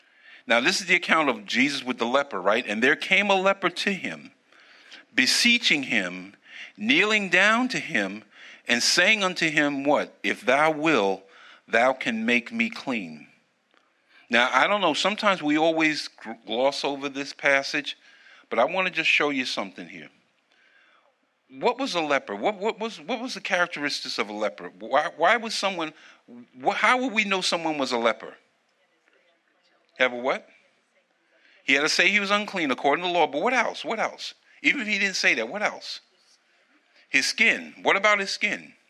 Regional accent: New York City, New York, United States; You know, because I grew up in New York City, and Robert can attest this on the train.

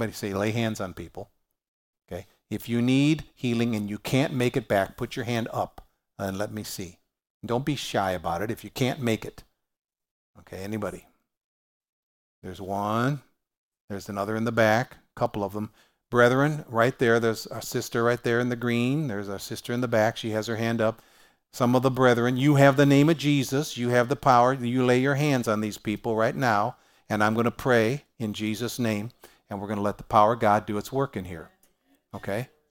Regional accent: Cleveland, Ohio, United States; I come from Cleveland. I gave up on the Browns about 40 years ago.

